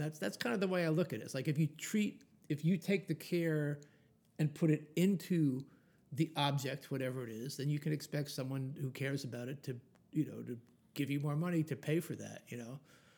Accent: New York, United States; which is funny because I grew up in New York. I've never actually sat behind the driver's seat of a car.

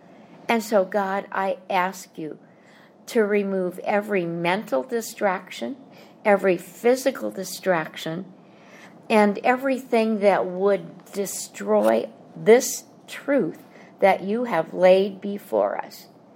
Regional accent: Minnesota, United States; Now, I was from Minnesota, so Walter Mondale, a few generations back, was an important person in the government.

